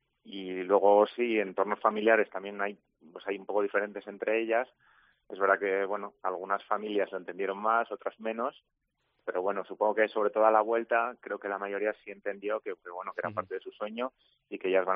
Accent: Castile and León, Spain; yo soy de León

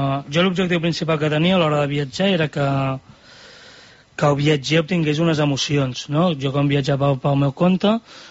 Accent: Calella, Catalonia, Spain; Jo soc de Calella

